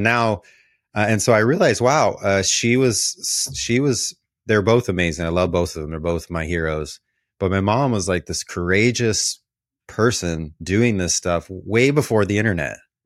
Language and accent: English; Missouri, United States; Yeah, so I grew up there.